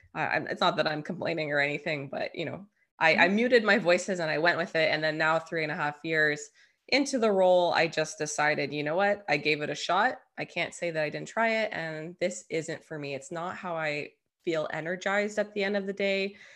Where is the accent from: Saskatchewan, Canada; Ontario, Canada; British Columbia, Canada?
Ontario, Canada; So I am a Canadian gal in Southern Ontario.